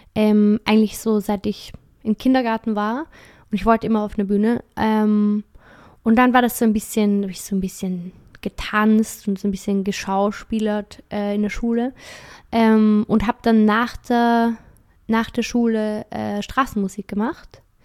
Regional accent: Vienna, Austria; ich komme aus Wien

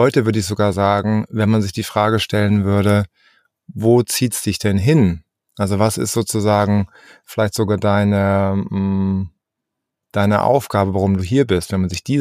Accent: Essen, North Rhine-Westphalia, Germany; also born or lived in Düsseldorf; Ich bin aufgewachsen in Deutschland, in Essen hauptsächlich. Ich bin geboren eigentlich in Düsseldorf und die ersten 2 Jahre meines Lebens habe ich auf einem Bauernhof verbracht.

